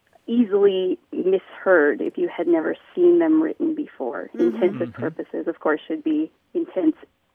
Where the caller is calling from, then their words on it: Tacoma, Washington, United States; I'm calling from Tacoma, Washington.